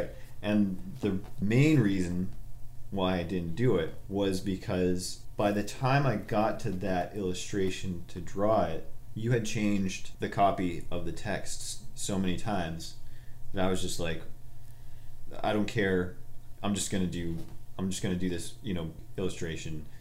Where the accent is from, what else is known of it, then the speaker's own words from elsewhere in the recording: Jaffrey, New Hampshire, United States; It was a small town kid. You know, I'm from Jaffrey, New Hampshire. Population of 5,000 people, whatever it is. It's very small.